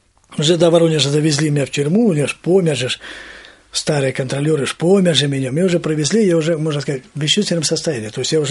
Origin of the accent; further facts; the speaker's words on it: Ukraine; born there; потому что я родился на Украине.